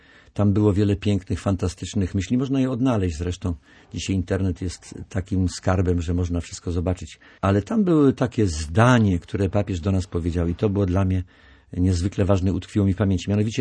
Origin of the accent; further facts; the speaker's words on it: Nowy Staw, Pomeranian Voivodeship, Poland; born there; Nowego Stawu, Malborka, tam gdzie się urodziłem, w Nowym Stawie